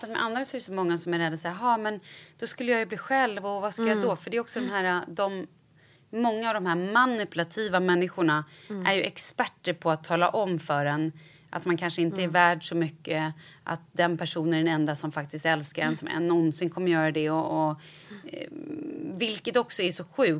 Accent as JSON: {"language": "Swedish", "town": "Vallentuna", "region": "Stockholm County", "country": "Sweden", "tie": "born or raised there", "said": "Och då så jag är uppvuxen i Vallentuna."}